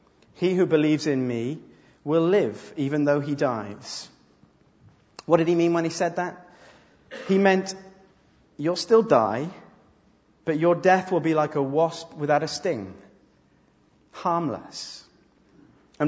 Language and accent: English; Wales, United Kingdom; I'm Welsh and daffodils are kind of our national flower